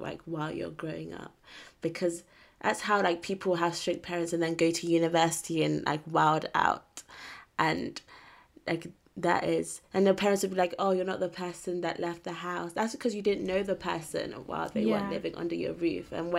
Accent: Nigeria; born there; I was born in Nigeria. My parents were like fully born in Nigeria.

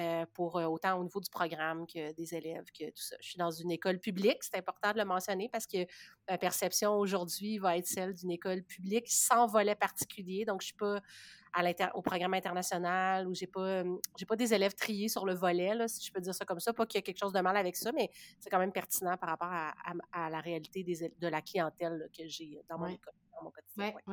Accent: Quebec, Canada; J'enseigne dans la grande région de Montréal, mais en fait, les Basses-Laurentides, dans le fond, sur la rive nord de Montréal, là d'où je viens et où j'habite.

